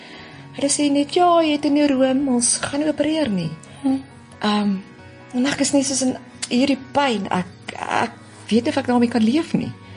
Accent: China; now in South Africa; ek kom van China af

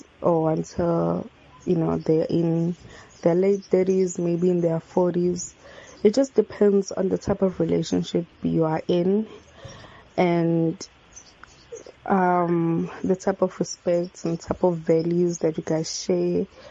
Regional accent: Adams Mission, KwaZulu-Natal, South Africa; I'm from Adam's Mission.

